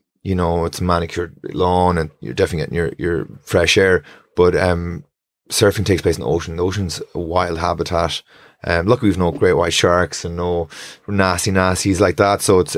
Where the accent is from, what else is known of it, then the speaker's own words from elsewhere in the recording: Sligo, Connacht, Ireland; especially where we're up around from Sligo.